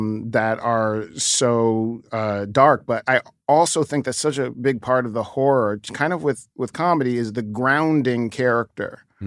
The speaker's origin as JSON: {"language": "English", "town": "New York City", "region": "New York", "country": "United States", "tie": "born or raised there", "said": "kid growing up in New York. I grew up next to a building called the Stratford Arms that was a hotel for transients"}